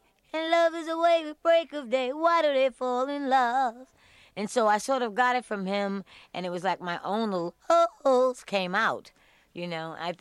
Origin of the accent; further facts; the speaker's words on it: New York, United States; I grew up in Spanish Harlem, which was terrific because it was like every race, every color, every language. It was wonderful. My father's Irish, and my mother is black and Indian.